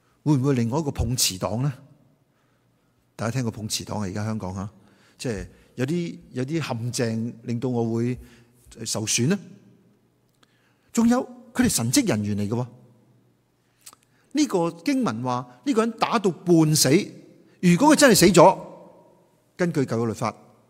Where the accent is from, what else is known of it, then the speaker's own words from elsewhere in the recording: China; 其实我哋中国人都好多系类似系咁嘅情况，系咪？